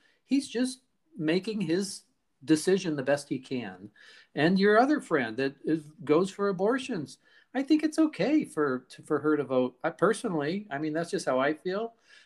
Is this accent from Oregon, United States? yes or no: yes; Portland, Oregon, United States; I'm from Portland, Oregon, and so are you.